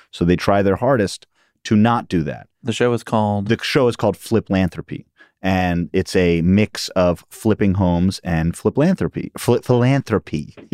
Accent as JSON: {"language": "English", "town": "New York City", "region": "New York", "country": "United States", "tie": "born or raised there", "said": "I grew up in Queens and Upper West Side, Manhattan"}